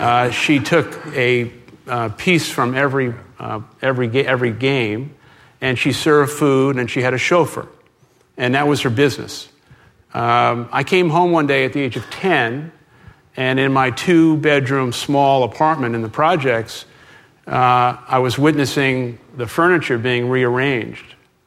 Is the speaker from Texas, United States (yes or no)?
no; Brooklyn, New York, United States; I grew up in the Brooklyn housing projects of Canarsie